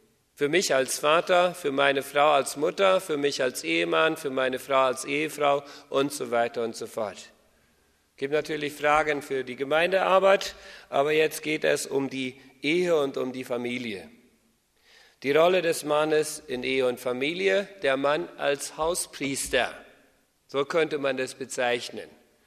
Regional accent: Chaco, Paraguay; Ich bin in Paraguay aufgewachsen, Südamerika. Wenn ich nicht weiß, wo das ist. Dort im Chaco. Meine Vorfahren sind von Kanada gekommen, meine Großeltern 1927 und deren Eltern wohl aus der Ukraine, also ja, aus Russland

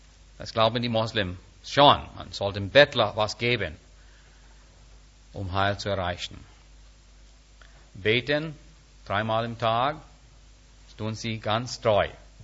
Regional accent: India; German is a second language; Liebe Freunde, als Inder

